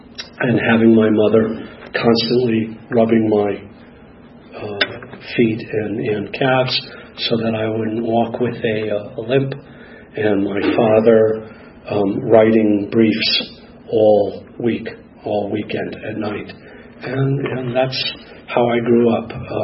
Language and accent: English; Madison, Wisconsin, United States; born there; I was born in Madison, Wisconsin, to two parents who were polar opposites.